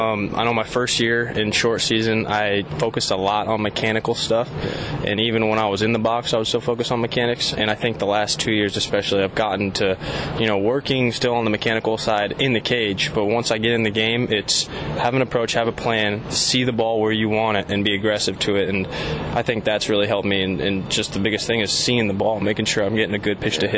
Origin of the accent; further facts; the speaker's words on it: Long Beach, California, United States; So growing up in Long Beach, being able to watch Long Beach and then go there was a very cool thing for me.